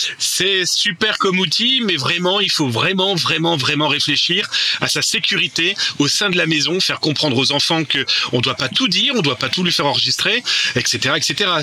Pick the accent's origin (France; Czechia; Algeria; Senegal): France; c'est ça, chez nous en France